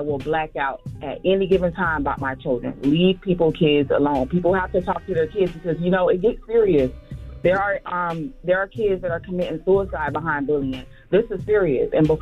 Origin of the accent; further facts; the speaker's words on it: Miami, Florida, United States; I'm from Miami.